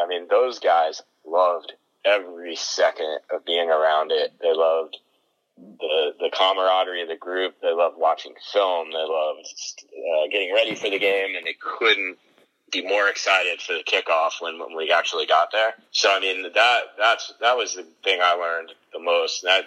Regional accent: Texas, United States; I grew up in Texas. I'm a Cowboys fan from birth, never even had a choice.

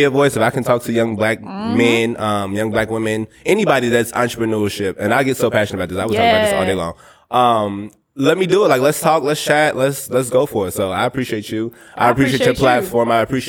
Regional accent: Chicago, Illinois, United States; listen, I'm from Inglewood in Chicago, the South Side.

